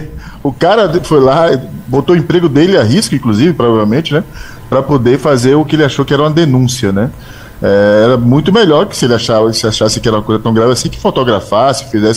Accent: Rio de Janeiro, Brazil; Eu sou carioca, mas não conheço essa

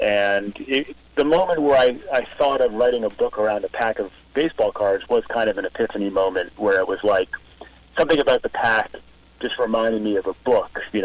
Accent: Rhode Island, United States; Yeah, I grew up in Rhode Island collecting baseball cards and had thousands of them.

